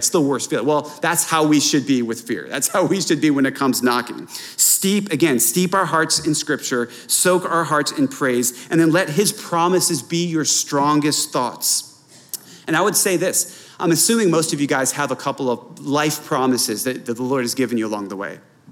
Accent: Philadelphia, Pennsylvania, United States; Remember, I'm from Philadelphia.

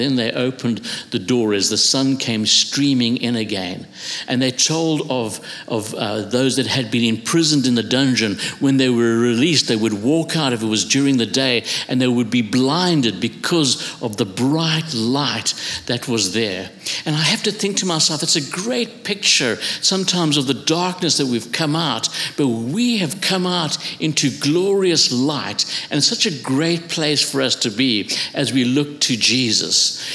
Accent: South Africa; I come from South Africa.

